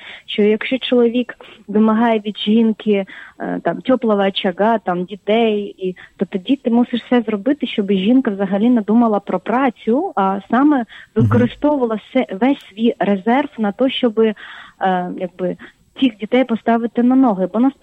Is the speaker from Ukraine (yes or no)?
no; Armenia; у мене я з Вірменії, то дуже така патріархальна країна, так.